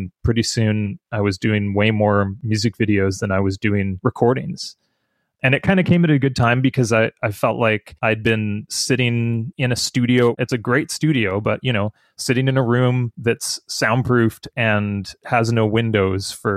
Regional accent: Canada; So it's a pretty good deal as a Canadian to be able to do that.

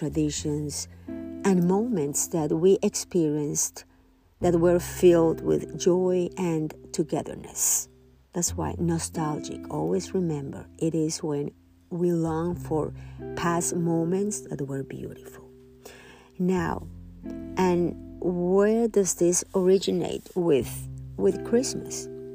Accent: Nicaragua; I am from Nicaragua, and the Nicaraguan stuffing is delicious, and my daughter asked me for that recipe many years ago

